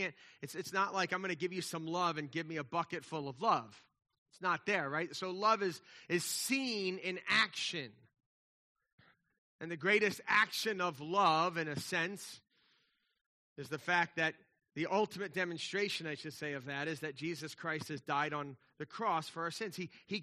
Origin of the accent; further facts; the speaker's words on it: New Jersey, United States; I grew up in Jersey, just outside of Philadelphia, the city of brotherly love, right?